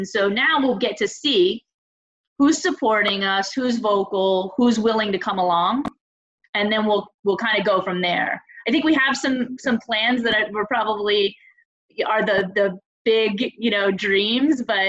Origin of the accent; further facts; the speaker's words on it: Tampa, Florida, United States; now in Massachusetts, United States; I moved up here, well, now almost 10 years ago with my now wife. And I grew up in Tampa, Florida.